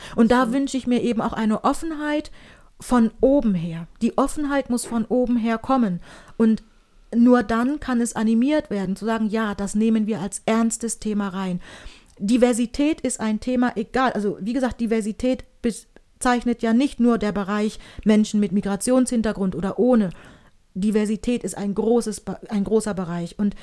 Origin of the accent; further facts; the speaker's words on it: Germany; first language German; Ich bin Deutsche, ich möchte nicht jeden Tag hören, ich spreche gut Deutsch, es ist meine Muttersprache.